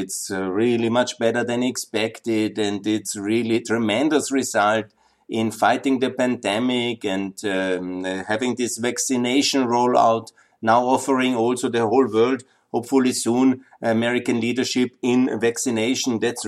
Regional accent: Austria; my home country, Austria

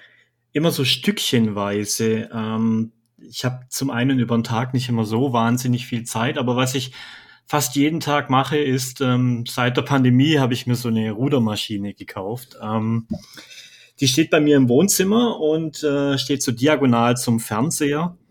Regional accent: Bad Mergentheim, Baden-Württemberg, Germany; born there; so eine Art Bastard aus Unterfranke und Schwabe. Also ich bin eigentlich gebürtiger Unterfranke. Ich komme aus Bad Mergentheim. Aber ich habe jetzt hier schon viele Jahre gelebt, hauptsächlich an der Zonengrenze zu Bayern. Und da entwickelt sich mit der Zeit so ein bisschen Schwäbisch.

